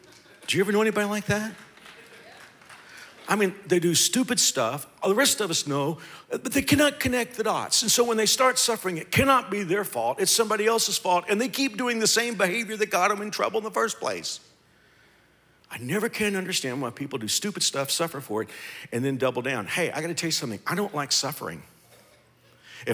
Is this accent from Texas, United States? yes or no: yes; Fort Worth, Texas, United States; Listen, I had to be in my hometown of Fort Worth this week.